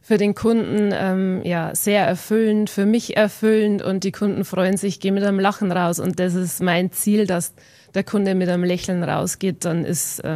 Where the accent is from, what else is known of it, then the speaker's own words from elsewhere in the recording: Straubing, Bavaria, Germany; bin 40 Jahre, Mama von 2 Jungs, komme aus Straubing, das ist in der Nähe von Regensburg.